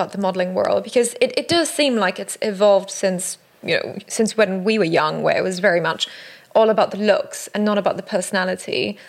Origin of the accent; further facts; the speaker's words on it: Singapore; I don't think I've ever been in a protest, but that's also because I'm from Singapore